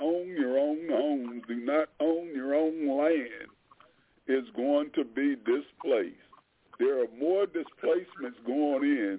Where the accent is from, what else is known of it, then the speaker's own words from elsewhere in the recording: Delaware, United States; now in Washington, D.C., United States; but I am from Delaware, a couple hundred miles from Washington, D.C., on the East Coast.